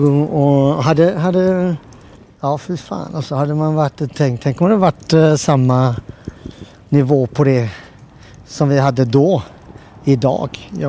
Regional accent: Gothenburg, Västra Götaland County, Sweden; Alltså det fanns ju inte så mycket alltså gratis där jag växte upp.

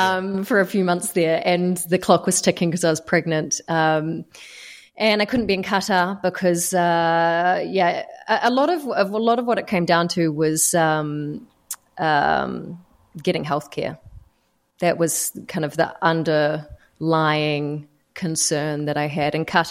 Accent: New Zealand; So yeah, for Afghan women, they wouldn't have been able to do what I was able to do by being a New Zealander.

